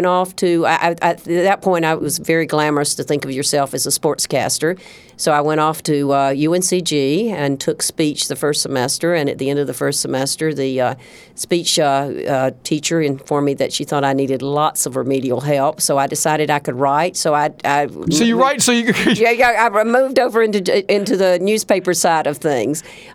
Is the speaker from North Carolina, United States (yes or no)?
yes; North Carolina, United States; born there; I absolutely am. I was born in Scotland County, along with quite a few other journalists around here and in the state.